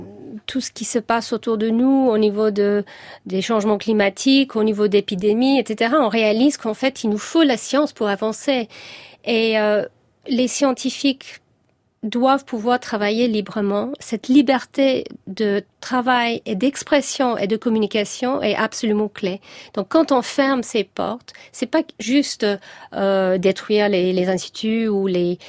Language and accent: French; London, United Kingdom; étant de cette famille gréco-britannique, quand j'étais petite à Londres